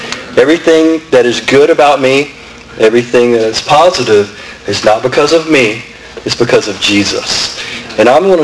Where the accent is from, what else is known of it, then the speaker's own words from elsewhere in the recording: Natchez, Mississippi, United States; So I grew up in Natchez, Mississippi. As a young man, my father was a doctor, and my mother was a doctor's wife.